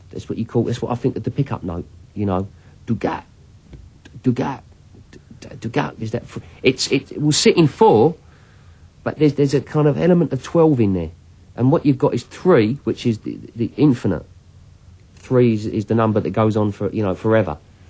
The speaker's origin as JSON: {"language": "English", "country": "United Kingdom", "said": "I'm a Brit and I've got this heavy-duty mystic Brit that I've found."}